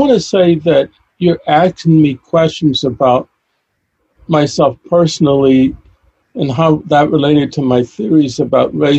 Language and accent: English; Washington, District of Columbia, United States; born there; I was born in 1941 in Washington, D.C.